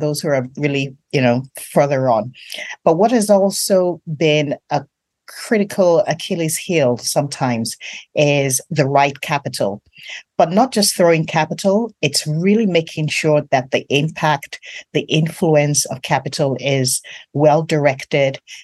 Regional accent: Nigeria; I'm really from Nigeria

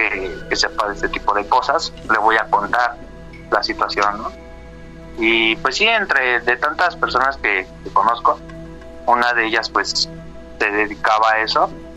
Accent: State of Mexico, Mexico; sí tengo, pues, familia, bueno, que de hecho ellos vienen de Veracruz. Uh-huh. Como te digo, yo crecí aquí en el Estado de México, ¿no? Pero mi familia es de Veracruz. Entonces, ya sabes, allá es como pueblo, rancho, todo eso.

